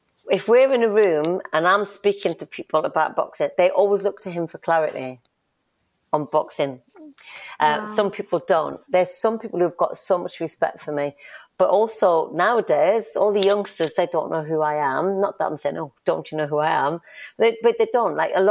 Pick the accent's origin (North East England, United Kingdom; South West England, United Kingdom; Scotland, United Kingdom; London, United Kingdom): North East England, United Kingdom; because I'm a Geordie.